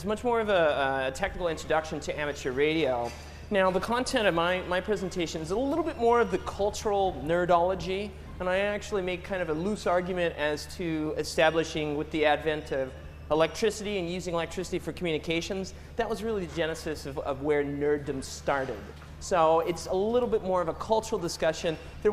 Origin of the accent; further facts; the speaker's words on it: United States; now in Cambridge, United Kingdom; I am American, but I've lived here since 2008